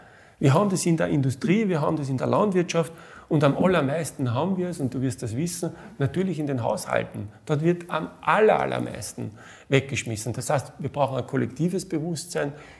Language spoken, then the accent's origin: German; Austria; Ich bin da als Österreicher ja auch sehr stark verwurzelt.